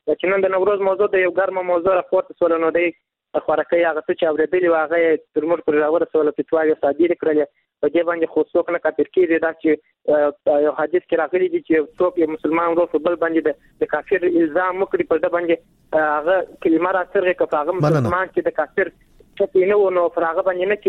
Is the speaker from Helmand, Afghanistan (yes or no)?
no; Kandahar, Afghanistan; له کندهار ولایت څخه یو تن محصول یم.